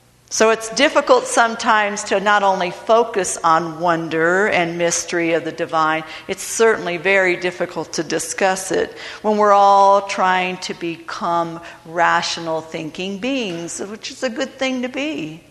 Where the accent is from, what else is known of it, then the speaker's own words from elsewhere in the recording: Cleveland, Ohio, United States; I'm from Cleveland. I understand different, but not his kind of different.